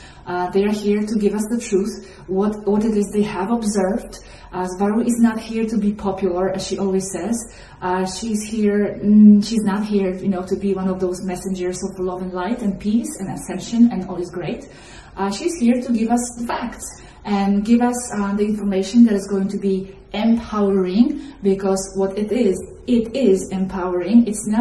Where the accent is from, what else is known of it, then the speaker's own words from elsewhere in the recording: Poland; English is a second language; moved away; I'm from Poland originally, and I have left Poland, I left Poland 20 years ago, more or less.